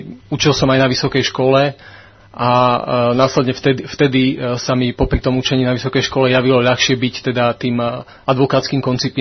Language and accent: Slovak; Prešov, Prešov Region, Slovakia; mám 34 rokov, pochádzam z Prešova.